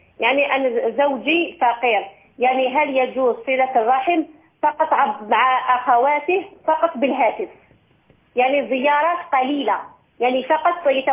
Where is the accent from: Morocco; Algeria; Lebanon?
Algeria